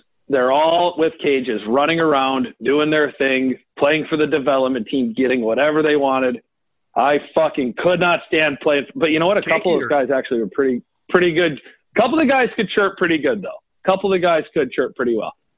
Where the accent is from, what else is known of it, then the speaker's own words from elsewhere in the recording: Iowa, United States; I grew up in Iowa, obviously.